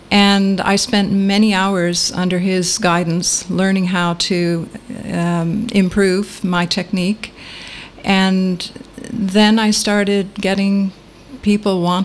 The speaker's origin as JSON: {"language": "English", "region": "Nova Scotia", "country": "Canada", "also_born_or_lived": "Bermuda", "moved": "as an adult", "said": "Yes, that's right. I'm from Nova Scotia."}